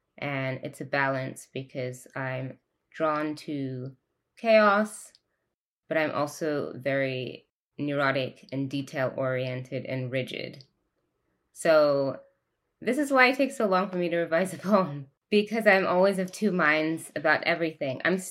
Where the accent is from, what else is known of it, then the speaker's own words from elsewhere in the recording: England, United Kingdom; I grew up in England, so sometimes I want to use the British spelling of certain words